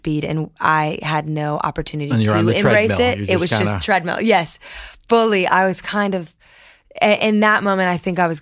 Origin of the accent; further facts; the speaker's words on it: Lafayette, Louisiana, United States; I'm from Lafayette.